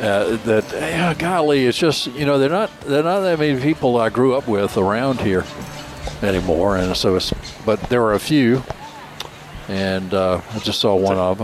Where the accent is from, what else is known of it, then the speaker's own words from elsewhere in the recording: Nashville, North Carolina, United States; from the Arboretum and Extension Service in Nash County in Nashville, my hometown, coming up.